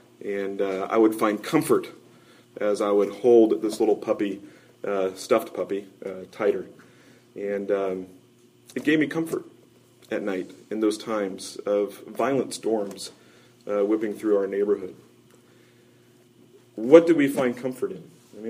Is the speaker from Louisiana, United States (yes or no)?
no; Westwood, Kansas, United States; In the neighborhood in which I grew up in Westwood, Kansas, a little suburb of Kansas City